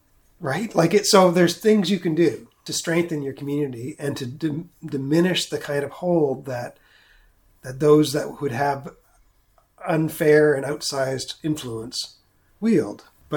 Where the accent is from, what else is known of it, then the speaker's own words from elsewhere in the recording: New Brunswick, Canada; No, I am from New Brunswick.